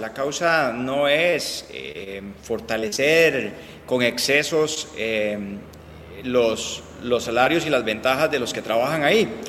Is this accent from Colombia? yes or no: no; Costa Rica; como diputados de la República, pero también como costarricenses